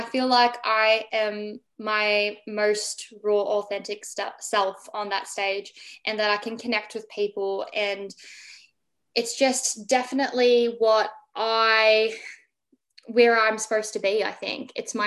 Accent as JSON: {"language": "English", "town": "Melbourne", "region": "Victoria", "country": "Australia", "tie": "born or raised there", "said": "what we're going through here in my hometown, Melbourne."}